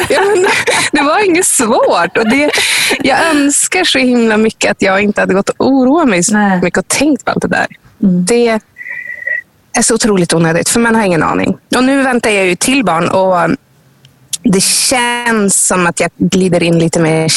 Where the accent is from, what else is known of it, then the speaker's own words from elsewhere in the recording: Umeå, Västerbotten County, Sweden; till exempel hemma i Umeå hos min familj eller någonting